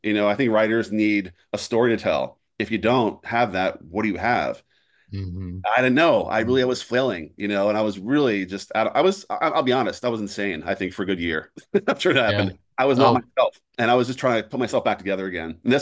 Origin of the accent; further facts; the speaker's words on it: Philadelphia, Pennsylvania, United States; The truth is, I was born and raised in Philly. I'm a lifelong Philly. I lived there more than any other place in my life, and I still feel like an outsider.